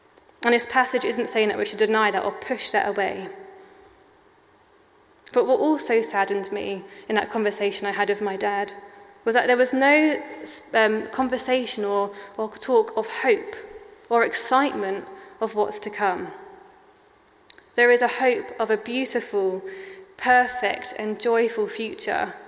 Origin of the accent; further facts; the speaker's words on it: Crystal Palace, London, United Kingdom; As I mentioned, I grew up in Crystal Palace and I went to a little Baptist church down in Beckenham.